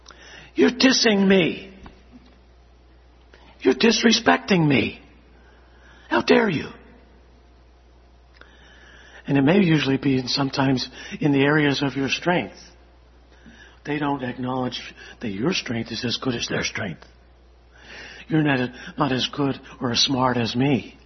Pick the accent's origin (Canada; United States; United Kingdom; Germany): Germany; Baden-Württemberg; And growing up in Swabia, I told my wife one time